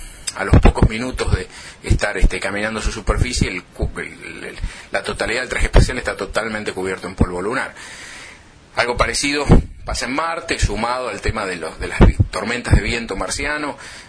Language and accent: Spanish; Argentina; uno puede decir, bueno, soy argentino y me siento parte de eso